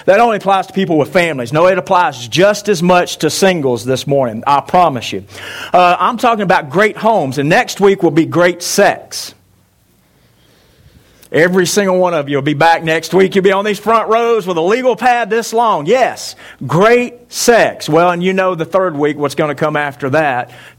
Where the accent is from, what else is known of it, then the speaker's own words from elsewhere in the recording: United States; But I tell you what I've really just always been proud of as an American is the fact that whenever freedom calls for a defender, we answer the call. And I love my country.